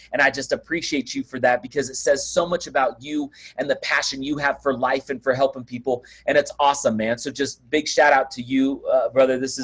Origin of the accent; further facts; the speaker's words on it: Oakland, California, United States; I grew up in Oakland, California, okay? And so I was an Oakland Athletics fan.